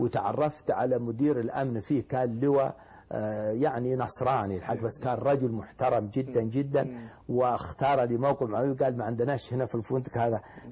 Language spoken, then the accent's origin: Arabic; Riyadh, Riyadh Province, Saudi Arabia; قلت أنا من الرياض